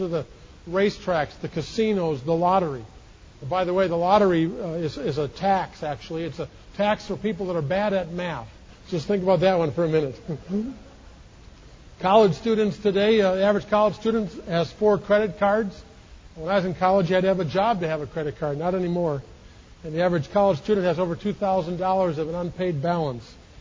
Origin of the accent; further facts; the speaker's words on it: Milwaukee, Wisconsin, United States; I grew up in Milwaukee, Wisconsin, and grew up in the city, not in the farm